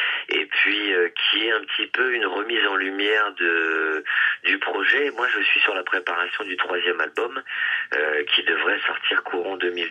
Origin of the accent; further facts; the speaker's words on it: Malakoff, Île-de-France, France; J'ai grandi à Malakoff, je vis en banlieue parisienne, donc je suis un semi-parisien.